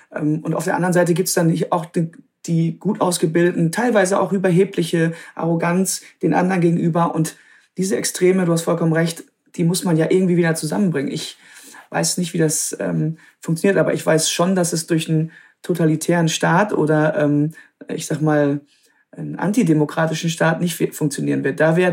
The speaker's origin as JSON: {"language": "German", "town": "Krefeld", "region": "North Rhine-Westphalia", "country": "Germany", "tie": "born or raised there", "also_born_or_lived": "Münster", "said": "Ich bin in Münster geboren, aber ich bin aufgewachsen am Niederrhein, also direkt an der holländischen Grenze, Krefeld, die Ecke."}